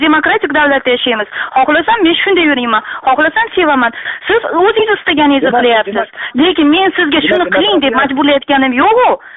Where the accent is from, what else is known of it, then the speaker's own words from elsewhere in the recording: Bukhara, Bukhara Region, Uzbekistan; Men Buxoroda tug'ilib o'sganman va 30 yildan beri shu yerda yashayman.